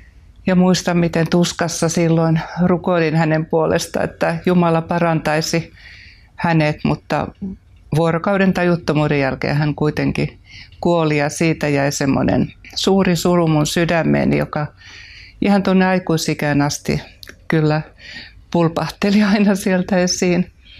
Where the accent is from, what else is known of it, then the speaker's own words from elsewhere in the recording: Kemi, Lapland, Finland; ja kuulun Turun Vanvee-seurakuntaan. Syntyisin olen Kemistä.